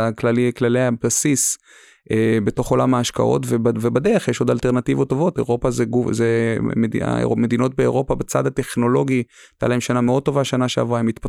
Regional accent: Nahariya, Northern District, Israel; אני גדלתי בנעריה בכלל, יכול להגיד לך שאתה יודע, זה לצורך העניין פריפריה, אחותי שגדלה גם כן בנעריה

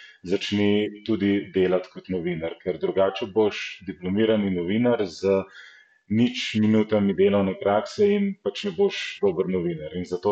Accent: Kranj, Upper Carniola, Slovenia; Nekako v smislu, jaz sem iz Kranja, sem rekel

